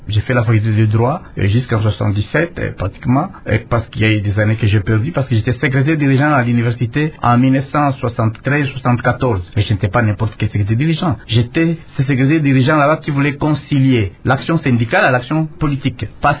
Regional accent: Kayanza, Tanganyika, DR Congo; born there; Madame, je suis né à Kayanza, une localité du territoire de Congolo.

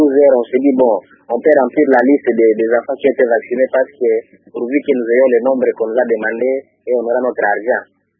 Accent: Kindu, Maniema, DR Congo; Bon, oui, ça se fait aussi chez nous à Kindu.

